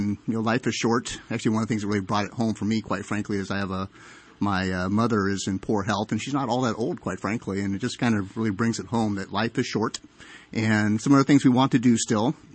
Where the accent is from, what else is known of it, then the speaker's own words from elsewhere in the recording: Reading, United States; and I grew up in Reading. This is my hometown